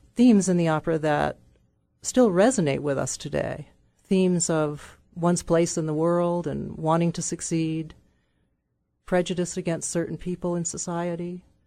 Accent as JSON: {"language": "English", "town": "Reno", "region": "Nevada", "country": "United States", "tie": "born or raised there", "said": "Well, I grew up in Reno and spent a lot of time outdoors when I was younger, and including visits to Virginia City and tramping around in the desert."}